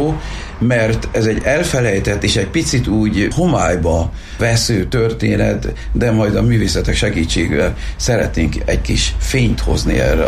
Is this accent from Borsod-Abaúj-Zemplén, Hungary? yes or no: yes; Sajókazinc, Borsod-Abaúj-Zemplén, Hungary; hogy a szomszéd faluban születtem Edelénytől egy jó két nagy lépésre, Sajó Kazinci legény vagyok, ahogy egymás között beszélgetni szoktunk, ezt ugye hozzákapcsolták ezt a falut Kazincbarcikához.